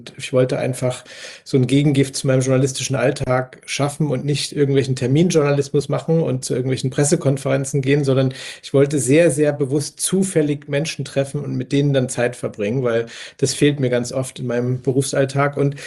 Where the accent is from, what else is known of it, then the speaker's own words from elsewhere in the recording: Dresden, Saxony, Germany; born there; Ich bin in Dresden geboren, 1984 war das.